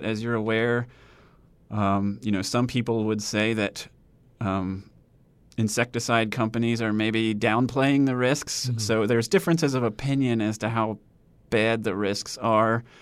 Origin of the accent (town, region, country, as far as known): Delaware, United States; born or raised there